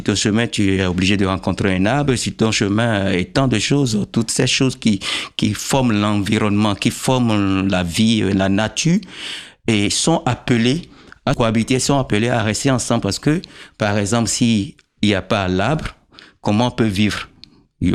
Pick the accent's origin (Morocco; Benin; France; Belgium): Benin; Abomey, Zou; il faut reconnaître aussi que j'ai grandi à Abomey où il y a pas mal de cérémonies qui se passent.